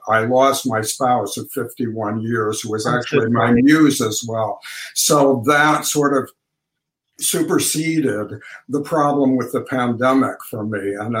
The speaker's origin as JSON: {"language": "English", "town": "Rockford", "region": "Illinois", "country": "United States", "tie": "born or raised there", "said": "As wonderful as my family was, and Rockford was not a terrible town"}